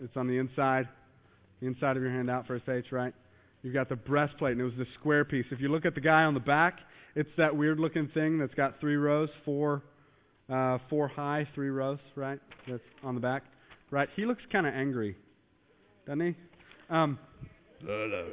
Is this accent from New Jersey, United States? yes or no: no; Maryland, United States; now in Texas, United States; like me and you're going to be like, well, I'm actually from Maryland.